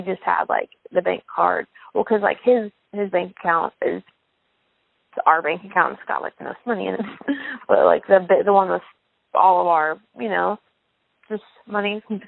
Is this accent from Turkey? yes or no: no; Wilmington, United States; we're from Wilmington. There's like three different law enforcement agencies in this town.